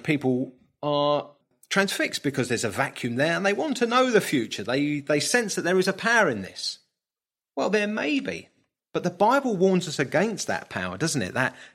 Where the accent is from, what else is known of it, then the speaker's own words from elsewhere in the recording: Brighton, South East England, United Kingdom; my hometown is Brighton, I can go onto the Palace Pier in Brighton, don't do that very often now